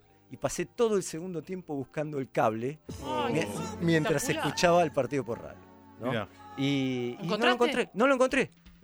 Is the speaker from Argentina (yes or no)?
yes; Argentina; Que es lo que nosotros como argentinos no podemos creer.